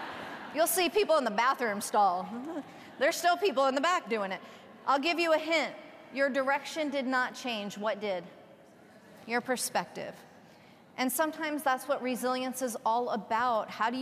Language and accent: English; Texas, United States; I'm from Texas, so all you have to say is bless her heart.